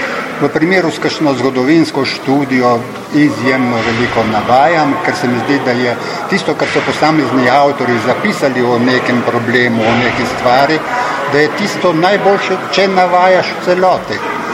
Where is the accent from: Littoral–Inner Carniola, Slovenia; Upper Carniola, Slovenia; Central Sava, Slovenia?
Central Sava, Slovenia; Zagorje; born there; Najprej, ker je to moj rojstni kraj morda.